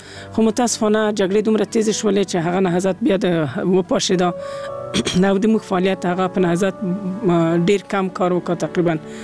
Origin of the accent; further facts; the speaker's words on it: Kabul, Afghanistan; ماشومه یې کابل ته راوړې یم. نو تنن ورځې نه په کابل کې ژوند کوم.